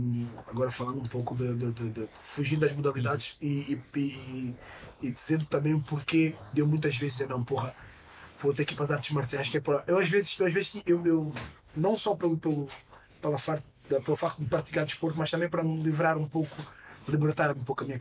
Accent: Mozambique; now in Portugal; A gente veio de Moçambique, minha mãe disse: vocês vão viajar para longe para estudar.

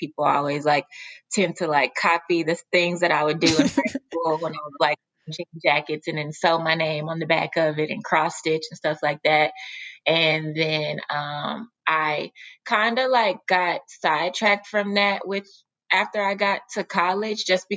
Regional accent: Dallas, Texas, United States; I'm from Dallas, by the first first and foremost. I'm from Texas. So just starting from growing up in Dallas and the background that I come from.

